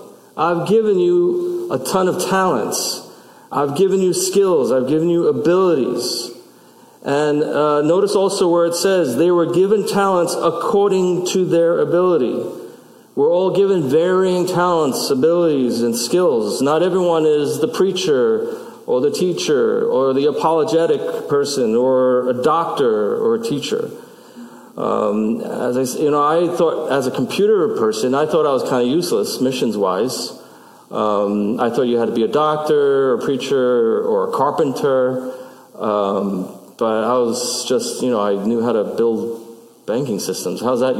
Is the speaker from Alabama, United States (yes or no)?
no; Brooklyn, New York, United States; You know, I grew up in Brooklyn. That doesn't, guns and gunfire, that doesn't faze me.